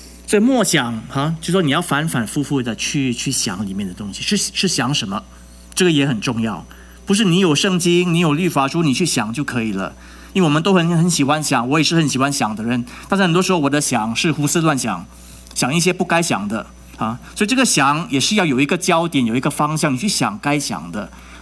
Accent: Singapore; now in Dallas, United States; 所以我是新加坡人啊。

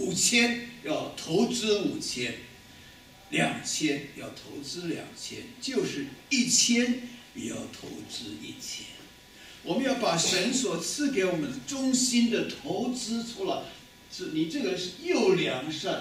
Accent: Taiwan

